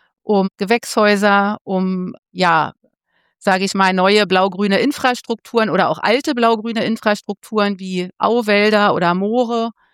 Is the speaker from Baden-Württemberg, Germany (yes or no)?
no; Berlin, Germany; ich bin Berlinerin, ich bin aber am Stadtrand groß geworden, also in Pankow. Und Pankow ist ja bekannt, dass es ein sehr grüner Stadtbezirk ist.